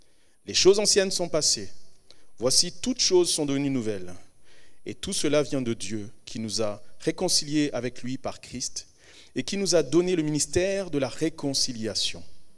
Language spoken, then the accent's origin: French; Rwanda; born there; Comme je vous l'ai dit, je suis né au Rwanda